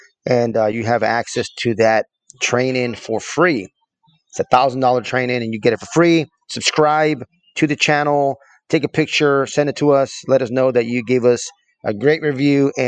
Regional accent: El Paso, Texas, United States; So I'm from El Paso, Texas. West Texas, as far west as you can go.

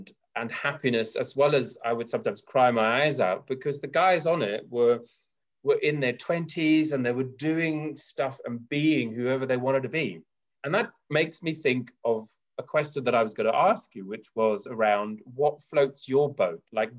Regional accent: South Africa; Now, growing up in South Africa, God made Adam and Eve, not Adam and Steve, no?

